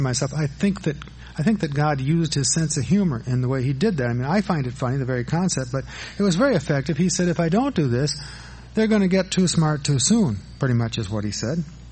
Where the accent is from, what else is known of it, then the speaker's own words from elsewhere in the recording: Madison, Wisconsin, United States; I attended the University of Wisconsin-Madison. I grew up in Madison, so it was just to get on the bus, give my dime to the bus driver, and ride across town.